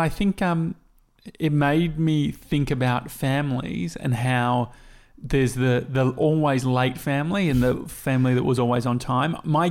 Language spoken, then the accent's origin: English; Australia; we come from Australia where basically everywhere we go out, you know, we have to be there 3 hours before.